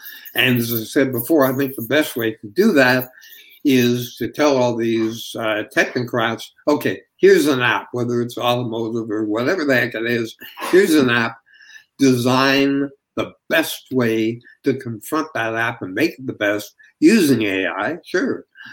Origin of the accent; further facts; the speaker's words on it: Canada; And I'm a Canadian, so I don't have a dog in the race.